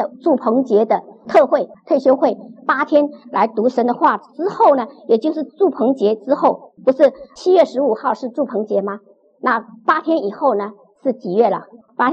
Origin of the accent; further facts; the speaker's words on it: China; 我们中国人是家里有丧事才披麻蒙灰嘛